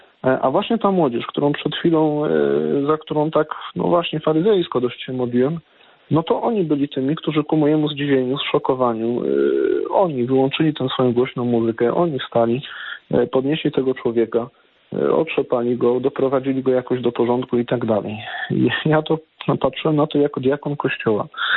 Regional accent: Toruń, Kuyavian-Pomeranian Voivodeship, Poland; Jechałem pewnego dnia autobusem miejskim z seminarium do rodzinnego domu, dlatego że ja pochodzę z Torunia.

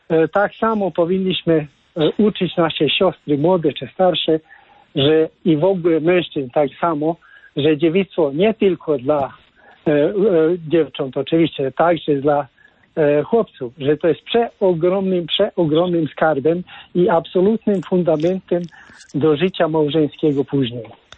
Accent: Hungary; Polish is a second language; now in Switzerland; jestem Węgrem i mówię ze Szwajcarii

